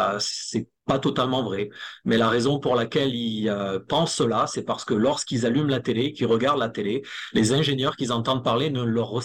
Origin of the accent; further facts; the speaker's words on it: Agen, Nouvelle-Aquitaine, France; J'ai grandi, je suis né et grandi en France. J'ai grandi dans le sud de la France, entre Bordeaux et Toulouse, à Agen.